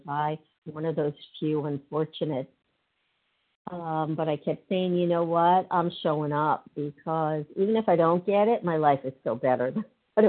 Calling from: New Jersey, United States; I'm calling from New Jersey

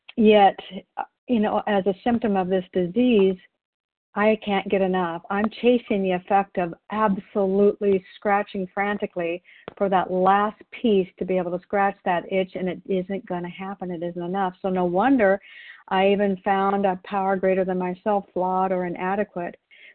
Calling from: Wilsonville, Oregon, United States; I'm calling in from Wilsonville, Oregon.

